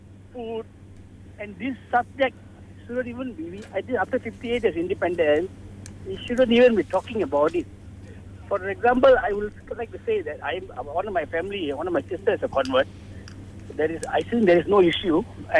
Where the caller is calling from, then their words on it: Puchong, Selangor, Malaysia; I'm calling from Puchong, Nusa Putra.